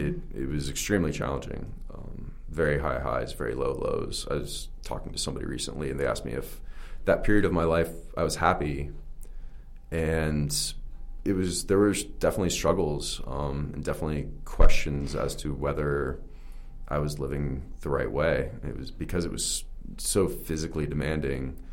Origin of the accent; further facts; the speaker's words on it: United States; I am an American.